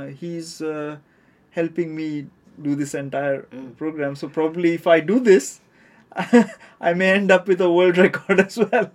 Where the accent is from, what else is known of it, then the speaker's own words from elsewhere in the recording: Auroville, Tamil Nadu, India; English is a second language; And since I'm coming from Auroville and everybody has always been requesting, we would like to see something of where you are, where you live.